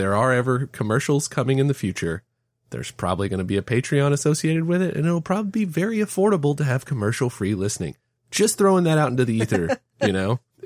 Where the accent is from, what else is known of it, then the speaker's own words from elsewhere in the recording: Fort Worth, Texas, United States; Yeah, we're from Funky Town, Fort Worth.